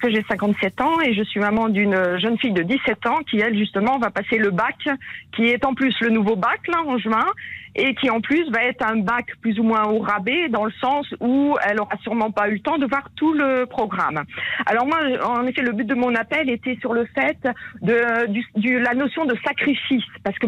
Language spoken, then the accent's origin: French; Caen, Normandy, France; une conférence à Normandie pour la paix qui avait lieu à Caen, puisque je suis de Caen.